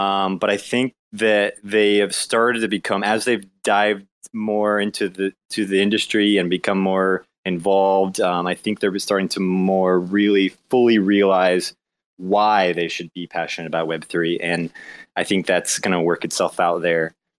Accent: Kansas City, Missouri, United States; I'm from Kansas City, and it's Kansas City, Missouri, and right smack in the Midwest.

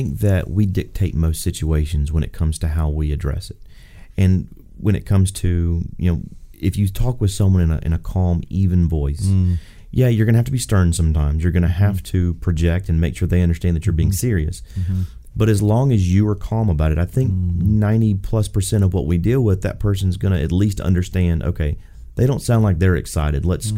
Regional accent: Florida, United States; I'm actually from South Florida, so if I could follow my Hurricanes around, I'd be happy.

